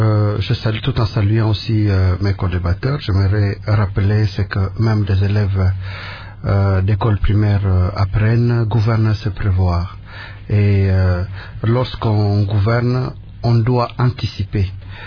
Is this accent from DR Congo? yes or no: yes; DR Congo; en tant que Congolais, en tant que patriotes